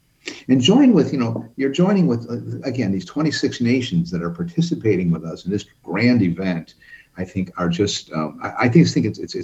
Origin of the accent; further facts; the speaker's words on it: Chicago, Illinois, United States; I'm like you, I'm from Chicago.